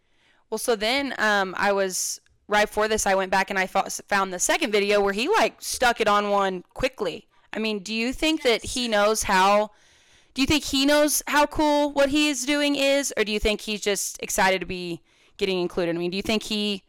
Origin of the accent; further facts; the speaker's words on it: Texas, United States; I'm from Texas. I actually rodeoed in Region 6 most of my life and then moved to 10.